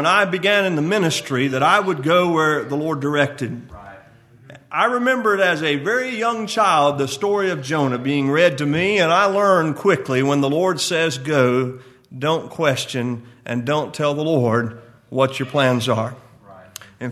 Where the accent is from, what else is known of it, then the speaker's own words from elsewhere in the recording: Texas, United States; now in Florida, United States; I'm from Texas. I am not from Florida. I live in Florida, but I am from Texas.